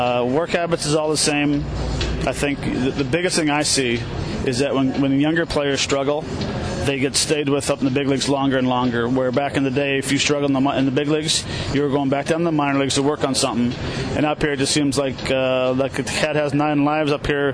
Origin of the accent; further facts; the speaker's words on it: Canada; accent: Canadian; For me, it's probably my Canadian accent, my Canadian English, to slow down my talking.